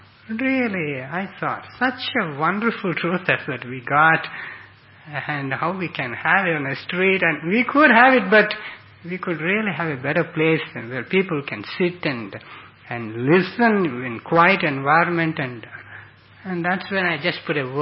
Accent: India; English is a second language; since I'm coming from India. So there are a lot of Hindus in India

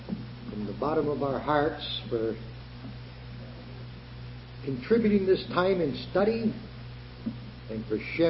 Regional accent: Vermont, United States; Originally I'm from the Green Mountain, the Blue Mountain State, the Green Mountain State, Vermont.

